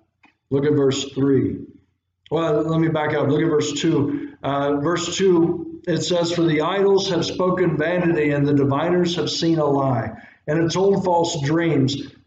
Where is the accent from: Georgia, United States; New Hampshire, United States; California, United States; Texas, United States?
Georgia, United States; And I come from Georgia, and in Georgia, from time to time, we have droughts